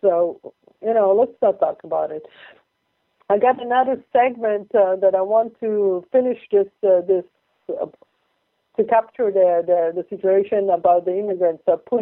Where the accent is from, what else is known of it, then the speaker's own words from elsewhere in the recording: Italy; I've been to Italy. I grew up in Italy.